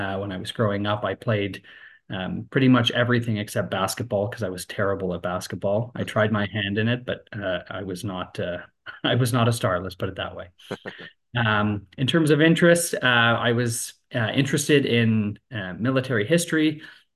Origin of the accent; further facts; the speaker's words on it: Ottawa, Ontario, Canada; also born or lived in Moncton, Canada; So I was born in Moncton, New Brunswick. My parents lived in Shediac at the time, which is a small city outside of Moncton. But we moved to Ottawa when I was quite young